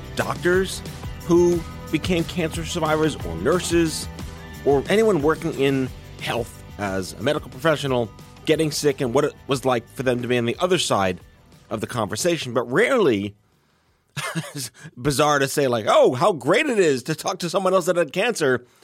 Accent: Staten Island, New York, United States; So I grew up on Staten Island, which is all Jewish and Italian, like one Greek person who became my really good friend.

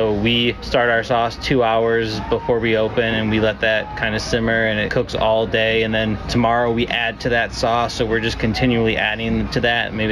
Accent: Michigan, United States; I was born and raised in Michigan and always kind of wanted to just have it available

